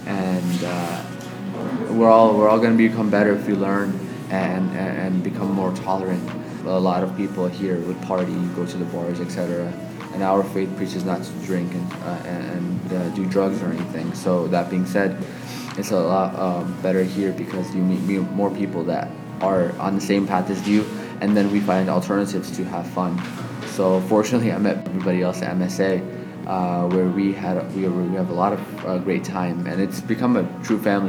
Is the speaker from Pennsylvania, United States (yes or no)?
no; Connecticut, United States; now in Toronto, Canada; I'm Muslim. I'm from, born and raised in Connecticut, but I now reside in Toronto, Canada, so I'm Canadian.